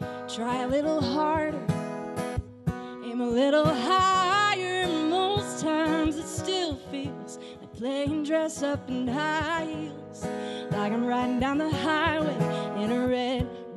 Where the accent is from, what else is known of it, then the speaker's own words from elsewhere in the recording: Mentone, Alabama, United States; also born or lived in Atlanta, United States / Tallahassee, United States; Well, I'm technically from Alabama and Georgia in equal parts. Mentone, Alabama, the middle of nowhere, and Atlanta, Georgia, middle of everything.